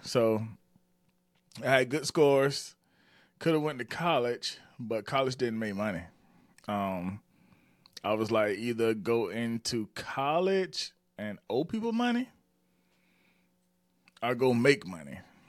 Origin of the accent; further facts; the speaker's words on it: Batesburg-Leesville, South Carolina, United States; I'm from Batesburg, Leesville, South Carolina. Graduated in 2000. So, if you go look at that, Batesburg, Leesville is a very, very, very small town.